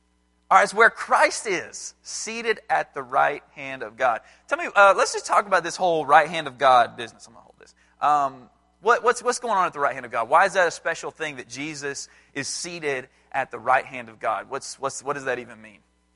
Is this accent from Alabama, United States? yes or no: yes; Alabama, United States; now in Atlanta, United States; I'm from North Alabama. I live in Atlanta, Georgia now